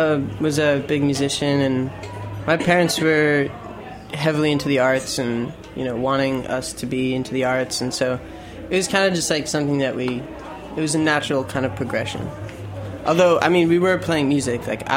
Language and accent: English; Katona, New York, United States; Yeah, up in this town called Katona.